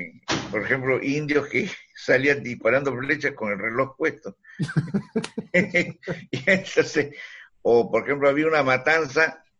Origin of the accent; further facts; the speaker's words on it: Callao, Peru; en el Callao, donde pues yo soy chalaco.